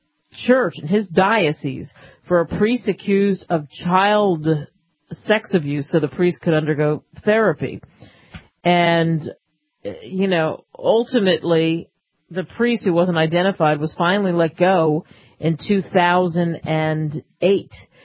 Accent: Cherry Hill, New Jersey, United States; I mean, listen, I grew up in Cherry Hill

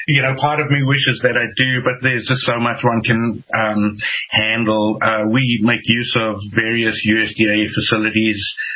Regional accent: South Africa; moved away as an adult; now in United States; I'm originally from South Africa, and I moved here almost 20 years ago. I got married to an American woman, my wife Diana

